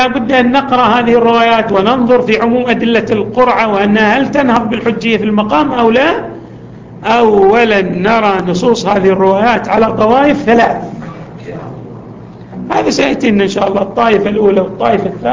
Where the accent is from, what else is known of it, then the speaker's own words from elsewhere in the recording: Yemen; فيه موجود عندنا في اليمن